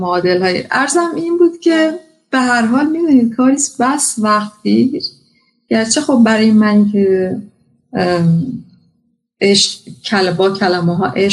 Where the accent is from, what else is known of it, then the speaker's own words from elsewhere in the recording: Abadan, Khuzestan, Iran; also born or lived in Tehran; من متولد تهرانم، بزرگ شده جنوب ایران، آبادان.